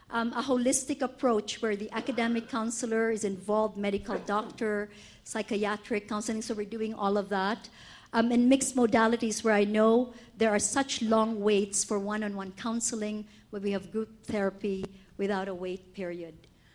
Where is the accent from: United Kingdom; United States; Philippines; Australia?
Philippines; I grew up in the Philippines, and we have a tradition called Bayanihan, heroism.